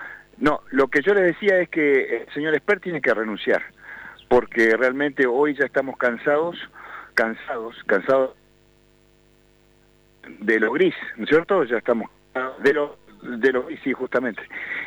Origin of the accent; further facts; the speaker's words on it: Argentina; Y realmente, yo como argentino estoy muy cansado.